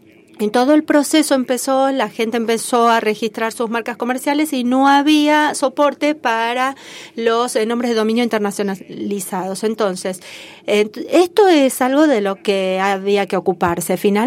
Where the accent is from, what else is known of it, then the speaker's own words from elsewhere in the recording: Sweden; yo vengo de Suecia y estamos conectados